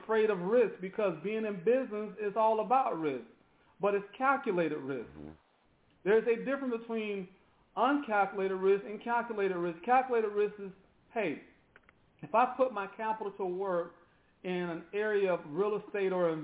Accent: the South, United States; But I'm from the South, and I hear a dog in the background.

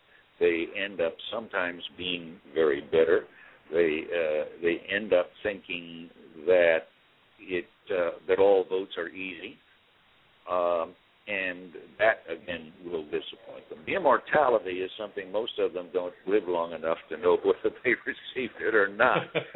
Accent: Washington, United States; if you go home to my home state today and ask anybody under 40 if they have ever heard of Scoot Jackson or Warren Magnuson

